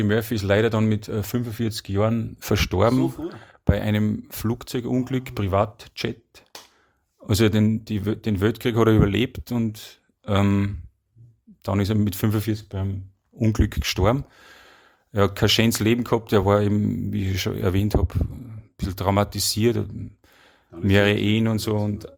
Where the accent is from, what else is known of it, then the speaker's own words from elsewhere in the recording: Salzburg, Austria; Mit meiner Heimatstadt. Mit unserer Heimatstadt. Mhm. Wir sind ja quasi im Ausläufer von Salzburg.